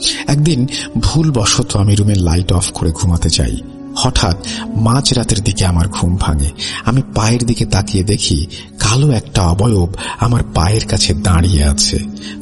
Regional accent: Bangladesh; now in Saudi Arabia; আমি বাংলাদেশ ছেড়ে সৌদি আরবে চলে আসলাম। মনে মনে ভাবছিলাম, এই বুঝি সবকিছু আমি পেছনে ছেড়ে এসেছি।

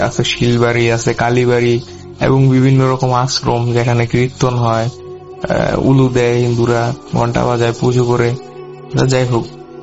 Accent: Comilla, Chittagong Division, Bangladesh; now in Narayanganj, Bangladesh; তখন মূলত আমরা কুমিল্লাতে থাকতাম, বলতে পারেন আমার শৈশব কৈশোর কুমিল্লাতেই কাটছে। আমি কুমিল্লার কোন একটা গ্রামে তখন বসবাস করতাম বা আমার বাড়ি

